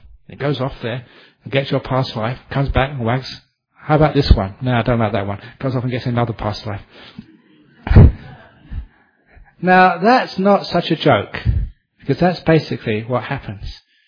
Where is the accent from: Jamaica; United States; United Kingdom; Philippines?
United Kingdom; England; And because I grew up in England